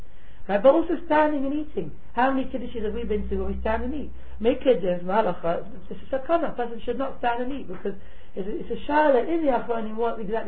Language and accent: English; England, United Kingdom; Being English people, being a Sephardi as well